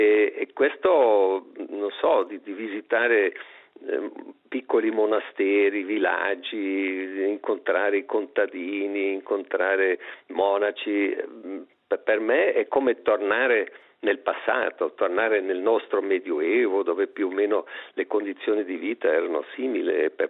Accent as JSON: {"language": "Italian", "region": "Vienna", "country": "Austria", "second_language": "Italian", "said": "perché io sono viennese, io sono austriaco, per quello il mio italiano è un po' limitato"}